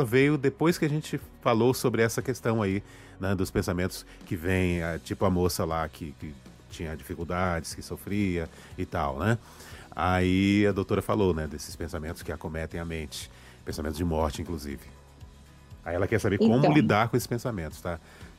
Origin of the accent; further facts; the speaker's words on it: Espírito Santo, Brazil; Sim, vem lá do meu estado, do Espírito Santo.